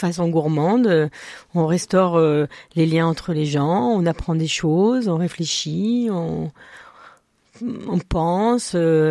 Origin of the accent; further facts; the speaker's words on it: Bordeaux, Nouvelle-Aquitaine, France; Et comme j'étais de Bordeaux et j'avais fait des stages dans le vin